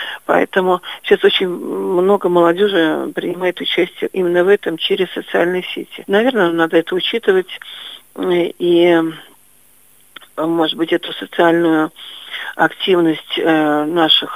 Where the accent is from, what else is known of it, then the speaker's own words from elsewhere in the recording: Pskov, Pskov Oblast, Russia; гражданин города Пскова. Я псковичка, коренная псковичка, здесь родилась, здесь живу.